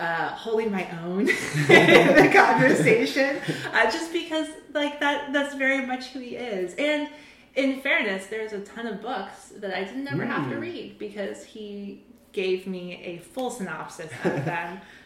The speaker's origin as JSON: {"language": "English", "town": "Champaign", "region": "Illinois", "country": "United States", "tie": "born or raised there", "also_born_or_lived": "Ithaca, New York", "said": "Well, I was born in Ithaca, New York, where my dad was going to graduate school at Cornell and my mom was teaching middle school. And then when I was about three, I believe, we moved to Champaign, Illinois."}